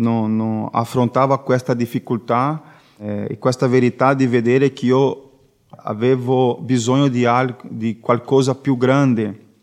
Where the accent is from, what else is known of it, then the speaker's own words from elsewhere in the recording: Brazil; Italian is a second language; now in Italy; Sono brasiliano, come ho detto prima. Chiedo scusa perché il mio italiano non è così buono. Ancora sto imparando.